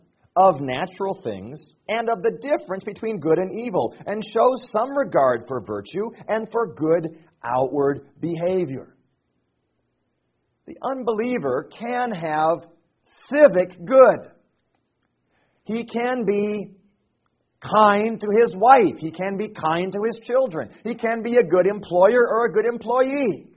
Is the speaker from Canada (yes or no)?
no; Lynden, Washington, United States; I grew up in Linden, Washington, a small town in many ways very similar to Sioux Center.